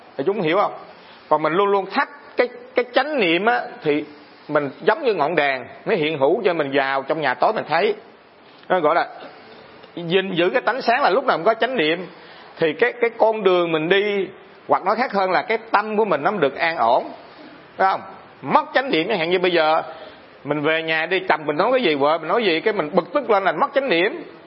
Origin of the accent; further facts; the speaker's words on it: Phan Thiet, Bình Thuận, Vietnam; ở chỗ Phan Thiết quê tôi nè